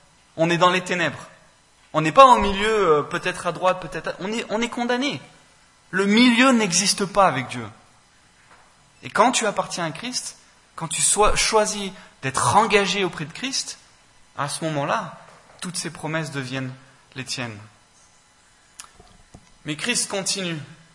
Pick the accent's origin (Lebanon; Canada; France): France; Et en tant que Français, c'est souvent là que ça coince.